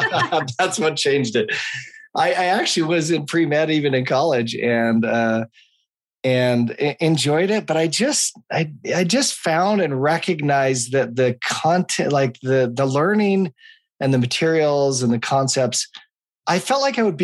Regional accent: Ogden, Utah, United States; I grew up in Utah, in a town called Ogden, Utah, and I'm one of six kids with in our family.

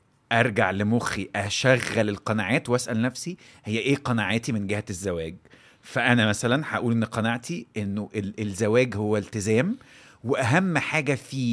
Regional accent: Egypt; احنا عايشين في مصر لسه في دوائر كتير بتحتقر المشاعر، واحنا من اشهر الجمل عندنا في مصر ان الراجل ما يعيطش.

